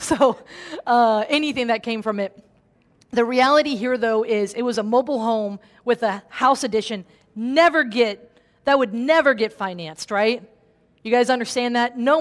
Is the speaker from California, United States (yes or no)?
no; New Orleans, Louisiana, United States; I'm born and raised in New Orleans, but this guy who lived in this house was a voodoo priest.